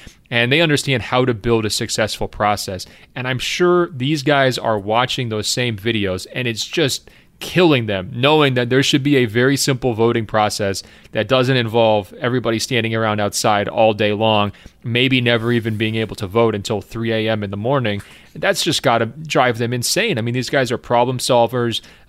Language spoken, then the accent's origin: English; Oregon, United States; I'm just from Oregon over here on the West Coast.